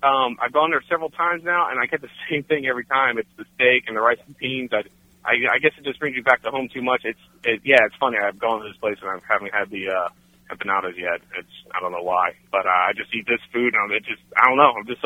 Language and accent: English; East Coast, United States; I'm from the East Coast, and you know, my mom's Puerto Rican. And I, you know, moving out here, obviously there's a big Mexican culture out here, and I love it.